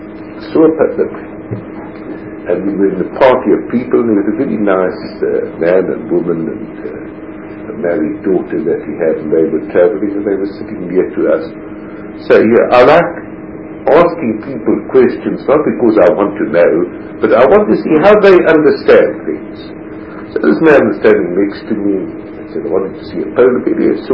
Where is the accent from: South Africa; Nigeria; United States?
South Africa; now in Canada; I come from South Africa. I live quite comfortably there. And now I'm in Canada.